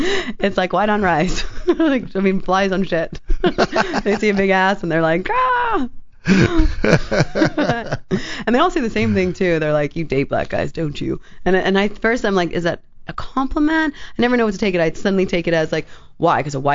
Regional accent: Canada; So I'm Canadian.

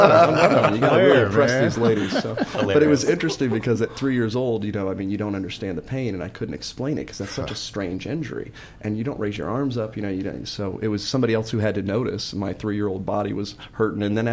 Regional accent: Lexington, Kentucky, United States; I'm from Lexington

